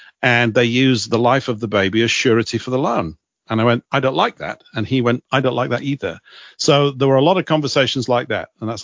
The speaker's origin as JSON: {"language": "English", "town": "Leeds", "region": "Yorkshire and the Humber", "country": "United Kingdom", "also_born_or_lived": "London", "moved": "yes", "said": "I come from Leeds in Yorkshire, now residing in the south of England. And I moved to London in 1984"}